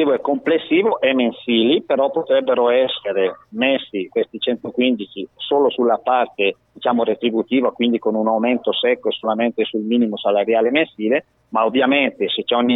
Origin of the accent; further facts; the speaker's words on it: Bergamo, Lombardy, Italy; io sono un bergamasco, ma sono di provincia perché abito in un paese a 600-560 metri di altezza